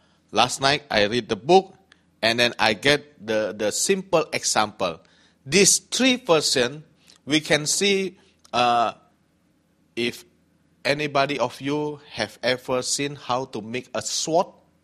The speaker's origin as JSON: {"language": "English", "country": "Indonesia", "tie": "born or raised there", "also_born_or_lived": "Hong Kong", "second_language": "English", "moved": "yes", "said": "You know, now in my hometown in Indonesia, young people, they don't like work in the church."}